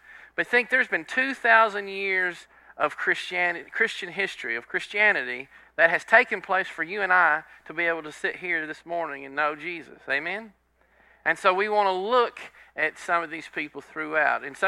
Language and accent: English; Texas, United States; Now, I'm from Red River County. We don't normally use these kind of words over there, so forgive me if I mispronounce.